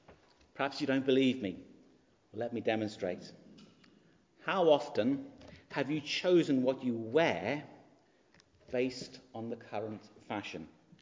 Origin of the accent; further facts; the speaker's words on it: United Kingdom; And most of us, being very British, want to be very polite.